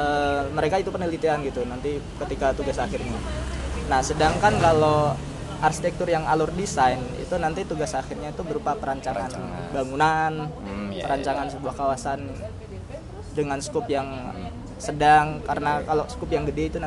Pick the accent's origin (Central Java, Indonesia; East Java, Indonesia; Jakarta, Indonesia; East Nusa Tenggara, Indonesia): Central Java, Indonesia; Demak; salah satunya daerah saya sendiri yaitu di Demak itu di Jawa Tengah gitu